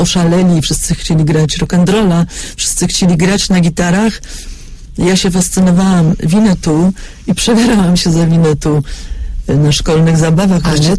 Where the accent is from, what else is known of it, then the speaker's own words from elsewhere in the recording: Zielona Góra, Lubusz Voivodeship, Poland; born there; Więc ja się urodziłam w Zielonej Górze.